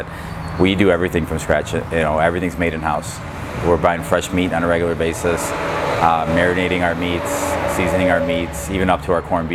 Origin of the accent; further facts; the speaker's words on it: Romulus, Michigan, United States; I went in Dearborn I've had for just almost 2 years now. But I grew up in Romulus, you know, pretty much without living here.